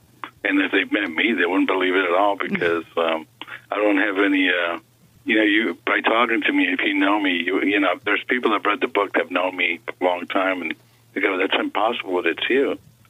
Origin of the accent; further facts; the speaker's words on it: New York City, New York, United States; also born or lived in Buenos Aires, Argentina; I was born in Buenos Aires, Argentina, but I came here to the United States when I was seven. When I grew up in New York City